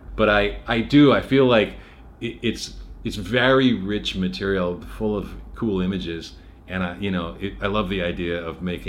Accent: Pacific Northwest, United States; growing up in the Northwest and driving in old crappy cars

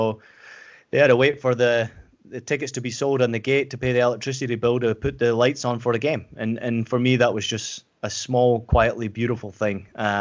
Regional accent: Scotland, United Kingdom; also born or lived in United States; as American born, you know, person growing up in Scotland, it was very difficult for me because I was proud American, but also growing up in a Scottish background with my mom being Scottish

